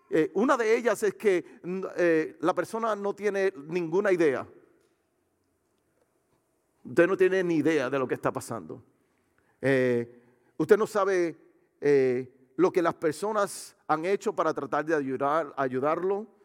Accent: Puerto Rico; Ahora somos todos los puertorriqueños, somos Team México.

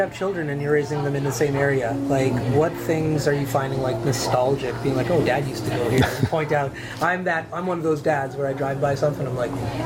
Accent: Fort McMurray, Alberta, Canada; also born or lived in Edmonton; I'm from Fort McMurray, but Fort McMurray, Edmonton is basically like my backyard. And I went to school here too, so I've spent a lot of time in Edmonton.

